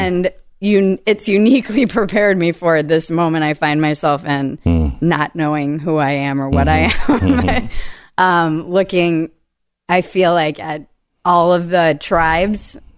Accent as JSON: {"language": "English", "region": "East Coast", "country": "United States", "tie": "born there", "said": "I was born on the East Coast. I moved every year and a half."}